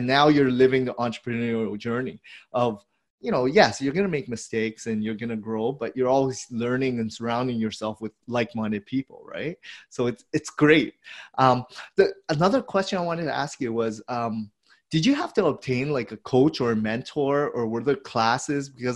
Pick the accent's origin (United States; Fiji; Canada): Canada; Hamilton, Ontario; growing up in Hamilton, I didn't really have a lot of mentors or people that I looked up to, because, you know, in that small community, they didn't really have a lot of big companies there